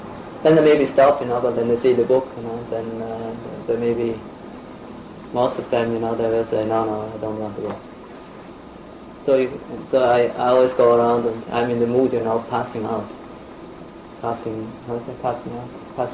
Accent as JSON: {"language": "English", "country": "Switzerland", "said": "Then I tell them I'm from Switzerland, I'm a yoga teacher, you know."}